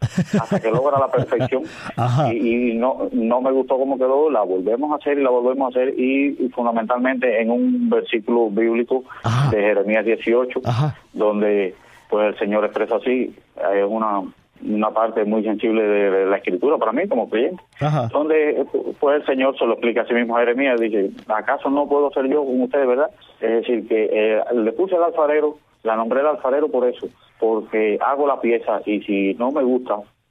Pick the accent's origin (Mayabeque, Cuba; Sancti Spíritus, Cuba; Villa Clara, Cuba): Sancti Spíritus, Cuba; Arroyo Blanco; nací en un pueblecito de aquí de Jatibonico, Arroyo Blanco, es del tamaño de un pañuelo, por decir, pero es el lienzo más hermoso que recuerdo en mi corazón. Ahí nací, me crié, tengo 41 años